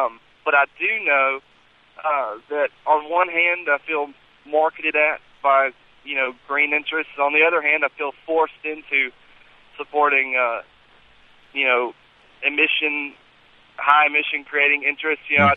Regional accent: Birmingham, United States; I'm from Birmingham, and when I when I walk out outside in my city, it's just, you know, I can't breathe.

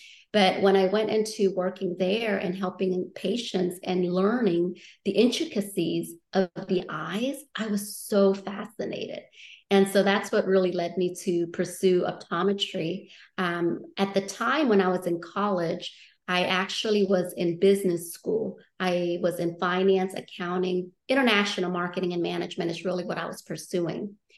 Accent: New Orleans, Louisiana, United States; I settled in New Orleans. And I was in the fifth grade by that time. And so when people ask me, where are you from? It's always hard for me to answer. I'm like, well, should I just say New Orleans? Because that's technically where I grew up a little bit.

